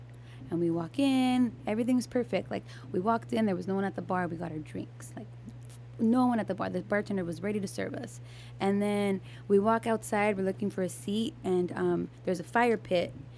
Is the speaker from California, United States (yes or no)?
yes; California, United States; But see, I'm from the Valley, right? So I always go out to like Malibu, Venice, Santa Monica, like that side.